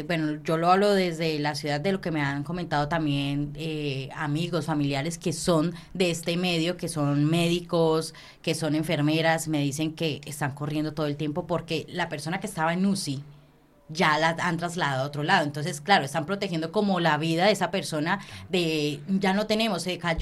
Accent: Colombia; nosotros como colombianos nos han enseñado como que sacarnos el pan de la boca para poder ayudar a otros.

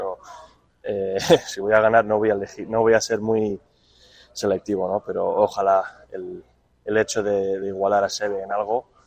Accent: Spain; Como español

